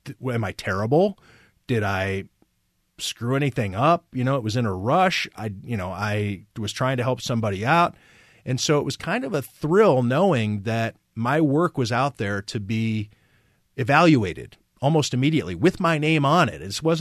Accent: Cleveland, Ohio, United States; Yeah, I'm from Cleveland originally. Went to Baldwin-Wallace College.

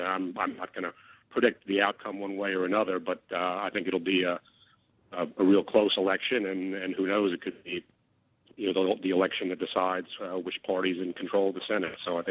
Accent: Northeast, United States; And then for me, I mean, I'm from the Northeast, and I mean, it is a nightmare to get stuck on one of those bridges for an extended period of time.

